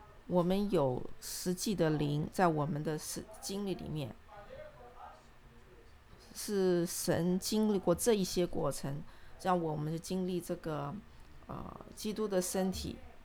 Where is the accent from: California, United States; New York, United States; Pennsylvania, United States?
New York, United States; 我是从纽约来的